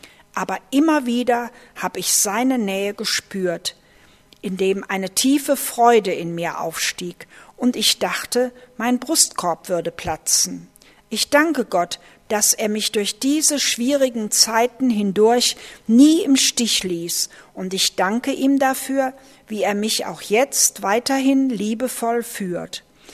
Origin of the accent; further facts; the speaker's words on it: Canada; also born or lived in Germany; Ich bin in Deutschland geboren und als kleines Kind mit meiner Familie nach Kanada gezogen.